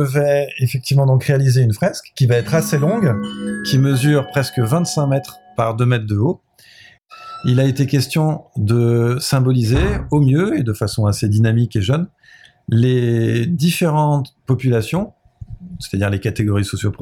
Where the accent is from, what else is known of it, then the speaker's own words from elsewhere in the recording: France; je suis originaire des Oriels, précisément de ce qui s'appelait avant les Chamards. J'y ai habité de 0 à 10 ans et du coup j'ai fait mes premières années d'insouciance entre les tours, à courir et à jouer au foot.